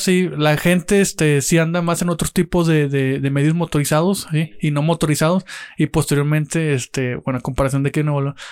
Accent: Nuevo León, Mexico; Tabasco está muy bien, el aprendizaje y todo, pues me voy a ir a Nuevo León, ¿sí?

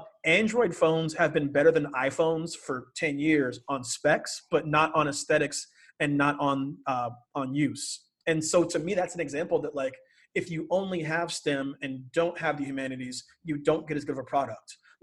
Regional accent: Seattle, Washington, United States; because like I'm from the Seattle area, and in particular, the industries in Seattle are very tech-based.

